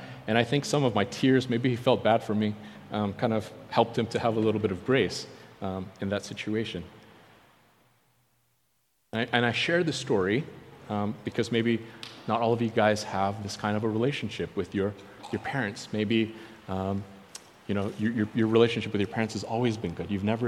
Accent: South Korea; I'm Korean, I was born in Korea.

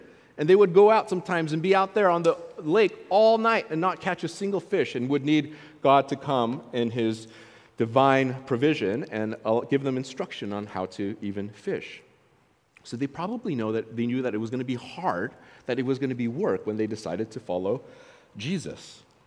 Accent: United States; Now, when I was a kid and I was taught that song, and I grew up in the United States

